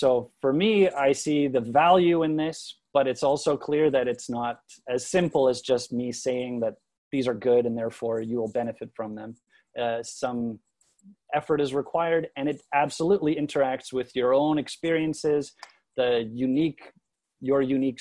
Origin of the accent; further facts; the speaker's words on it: Canada; The fact that I grew up in Canada, the fact that I moved around a lot